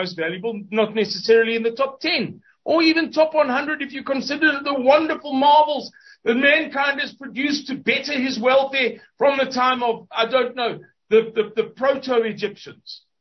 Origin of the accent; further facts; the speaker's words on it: South Africa; it's a very, very, very flat vowel, as we English speakers from South Africa.